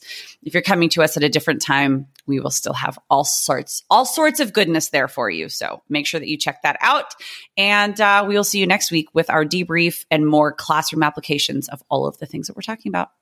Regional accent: California, United States; I'm a teacher from Southern California.

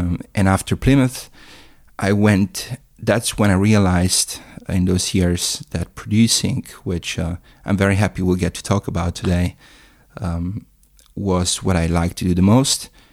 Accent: Ortisei, Trentino-Alto Adige, Italy; English is a second language; moved away as an adult; now in London, United Kingdom; Yeah, I grew up in my hometown, Ortisei, Italy. For me, the best place in the world. I did my middle school, my high school there.

